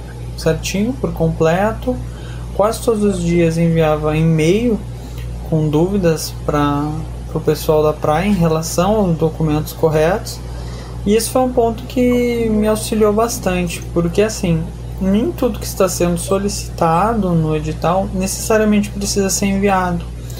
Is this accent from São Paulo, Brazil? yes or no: no; Parobé, Rio Grande do Sul, Brazil; eu sou de Parobé, cidade da região metropolitana de Porto Alegre.